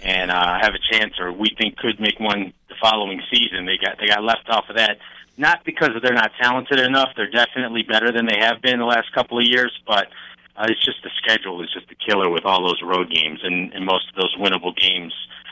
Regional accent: Cleveland, Ohio, United States; also born or lived in Germany; That's where I'm from. I'm from Cleveland, but I'm an Army brat, actually.

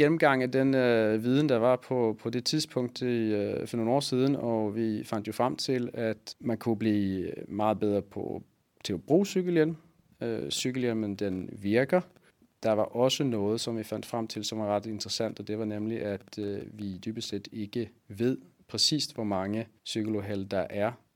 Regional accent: Sweden; Danish is a second language; now in Copenhagen, Denmark; Jeg er svensker. Jeg cykler fra Søborg ind til

